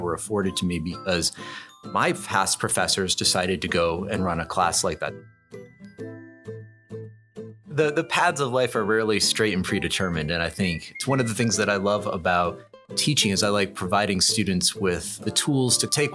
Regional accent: Albany, New York, United States; I am. I was born and raised just outside of Albany, New York.

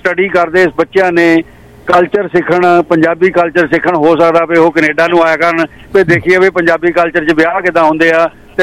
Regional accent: Punjab, India; moved away; ਜਦੋਂ ਅਸੀਂ ਪਹਿਲਾਂ ਇੰਡੀਆ ਤੋਂ ਆਏ ਹਾਂ, ਪੰਜਾਬ ਤੋਂ ਆਏ ਹਾਂ

